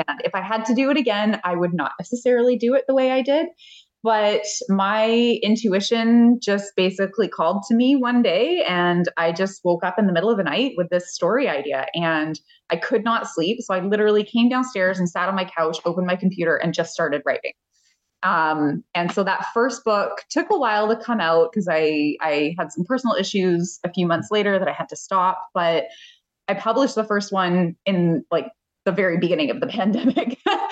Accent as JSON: {"language": "English", "country": "Canada", "said": "So I am a Canadian spicy small town romance author. I live on the west coast of Canada with two crazy dogs"}